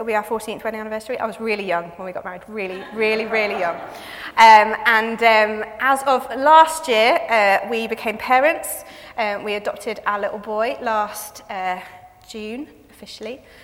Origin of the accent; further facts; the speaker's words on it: South East England, United Kingdom; now in North East England, United Kingdom; I'm not from the Northeast. You can usually work that one out from my accent. But I have lived up here for nearly 15 years now.